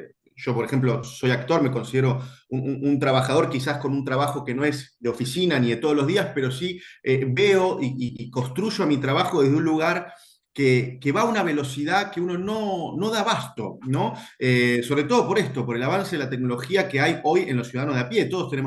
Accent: Ramos Mejía, Buenos Aires Province, Argentina; moved away as an adult; now in Buenos Aires, Argentina; nací en Ramos Mejía, me crié en Ramos Mejía durante 21 años. Después, bueno, me vine a vivir acá a Capital Federal por cuestiones lógicas del oficio

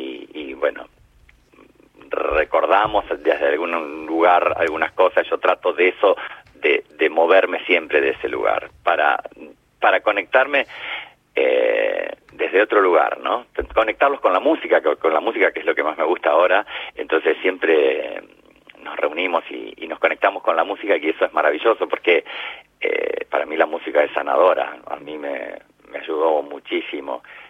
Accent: Gualeguay, Entre Ríos, Argentina; born there; Yo soy nacido también en Gualeguay, Entre Ríos.

